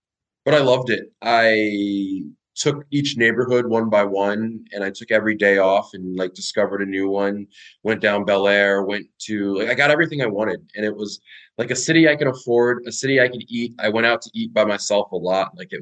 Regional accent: Trinidad & Tobago; I was already like a product of being Trinidadian, so always having Trinidadian food, being in different countries, so eating that food.

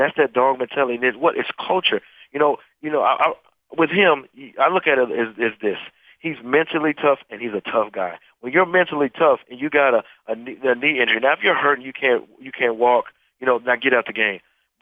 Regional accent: Denver, Colorado, United States; when I grew up in Denver, Colorado, I didn't have food on the table all the time.

